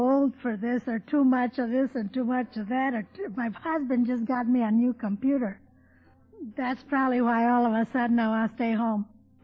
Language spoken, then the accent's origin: English; Blythe, California, United States; I am from Blythe, California. You all know where Blythe is, don't you?